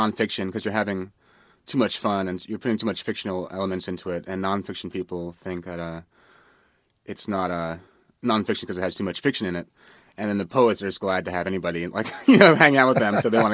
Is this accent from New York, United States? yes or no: yes; Manhattan, New York, United States; I mean, I grew up in Manhattan